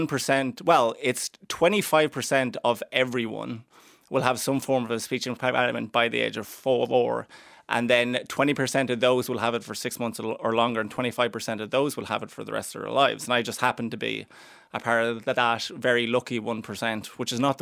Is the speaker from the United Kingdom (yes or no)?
no; Cavan, Ulster, Ireland; like I'm from Cavan and everyone in Cavan has a speech impediment.